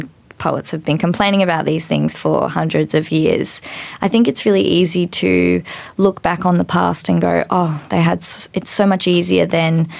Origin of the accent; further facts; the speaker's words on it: Darwin, Northern Territory, Australia; also born or lived in Melbourne; I grew up in Darwin and then moved to Melbourne for university.